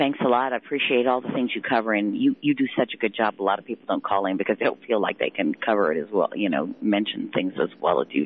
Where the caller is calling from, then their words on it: Fort Collins, Colorado, United States; from Fort Collins.